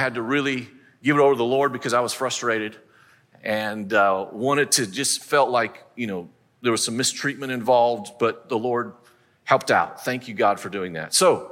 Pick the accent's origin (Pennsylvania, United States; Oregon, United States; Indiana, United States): Oregon, United States; also born or lived in Charlotte; now in Winston-Salem, United States; I grew up in Oregon, lived in Charlotte at the time.